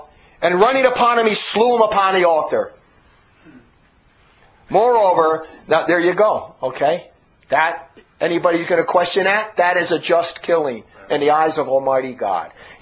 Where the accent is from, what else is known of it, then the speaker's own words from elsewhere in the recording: Newark, New Jersey, United States; The people I grew up with in Newark, New Jersey are not like that.